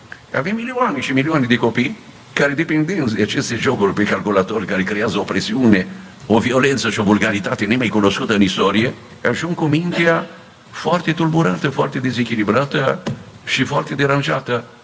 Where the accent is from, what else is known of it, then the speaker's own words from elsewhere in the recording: Bucharest, Romania; born there; părinții mei sunt din Cluj, și chiar dacă eu m-am născut la București, după ce dânșii au venit la București